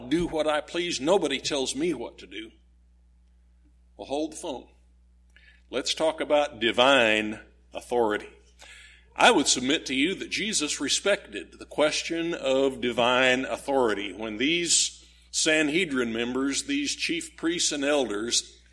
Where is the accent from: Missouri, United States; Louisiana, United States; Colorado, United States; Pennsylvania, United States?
Colorado, United States; Lyman; he was on his way from my hometown of Lyman, Colorado, into Colorado Springs.